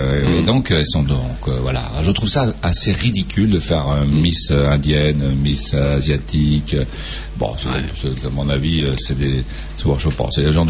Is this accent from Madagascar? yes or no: yes; Madagascar; on vient de Madagascar